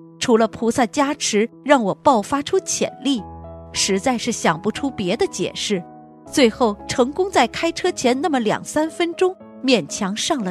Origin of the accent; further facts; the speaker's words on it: South China, China; 我虽然是在南方长大的，但从小吃着北方的饭菜